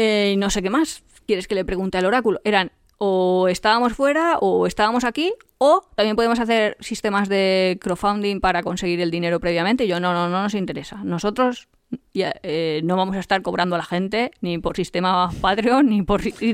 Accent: Valencian Community, Spain; sabe que soy de la Comunidad Valenciana

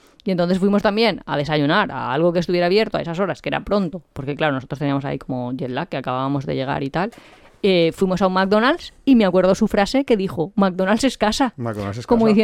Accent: Valencian Community, Spain; yo que soy valenciana de toda la vida, eso lo veo como súper raro

